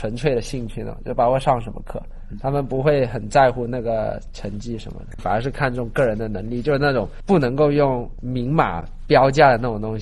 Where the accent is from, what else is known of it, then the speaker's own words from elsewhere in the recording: China; 但是我挺佩服他们香港人，就是我们大陆生还